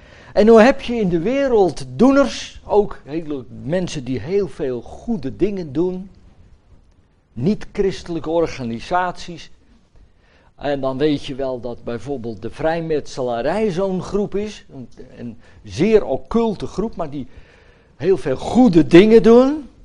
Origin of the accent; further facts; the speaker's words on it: Netherlands; moved away as an adult; now in Belgium; in Zemien nog meer nog altijd zendeling zijn, hier in Vlaanderen, als Hollanders.